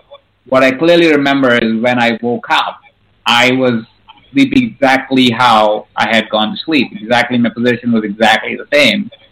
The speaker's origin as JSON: {"language": "English", "town": "Jaipur", "region": "Rajasthan", "country": "India", "tie": "born or raised there", "said": "my backstory is I was born in India in a small town called Jaipur. It's, you know, like when you think of India, colors, dance, music, you kind of are thinking about that city. It's like full of palaces."}